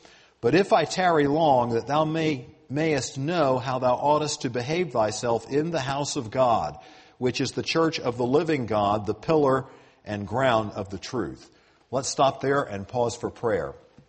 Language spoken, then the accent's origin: English; the South, United States; And I admit I'm from the South, but I didn't type that.